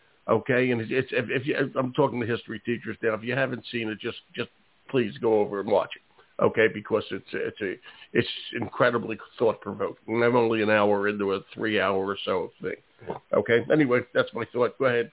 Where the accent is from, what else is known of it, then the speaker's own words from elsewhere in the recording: Philadelphia, Pennsylvania, United States; I grew up in Philadelphia, you know, and it was, I don't remember it much at all, I went to a school in Philadelphia